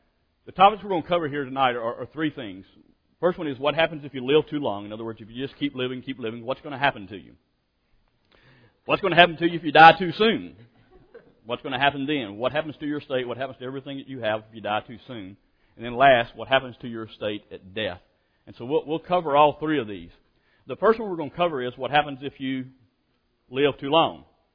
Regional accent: Louisiana, United States; I was born in Louisiana, though, and grew up there and got out of high school and decided I didn't want to live in a little small town that we had grown up in and wanted to get out.

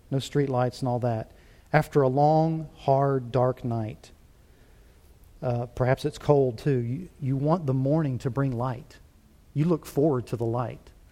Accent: Louisiana, United States; I grew up in Louisiana, so I never heard of Maui.

